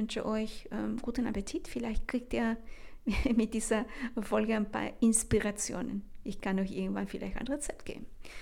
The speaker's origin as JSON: {"language": "German", "country": "Chile", "second_language": "German", "said": "Das ist fast unhöflich in meiner Heimat, also sofort aufzustehen, so nach dem Motto, das war's, sondern man bleibt am Tisch, unterhält sich ganz gemütlich und lang. Ja, die Bedeutung der Sobremesa in Chile"}